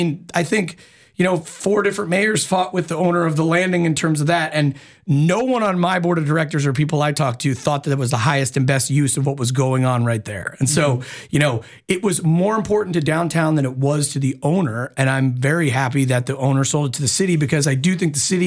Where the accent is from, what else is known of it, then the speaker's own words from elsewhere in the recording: New Jersey, United States; I'm from New Jersey originally. My parents live in California.